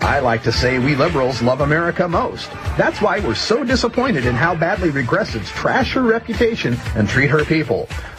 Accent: Oregon, United States; Vermont, Michigan, Connecticut, and my home state of Oregon

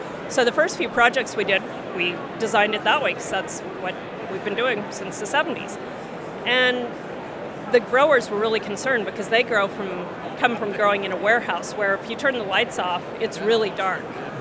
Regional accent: Colorado, United States; I mean, like I said, I'm from Colorado. I'm an environmentalist.

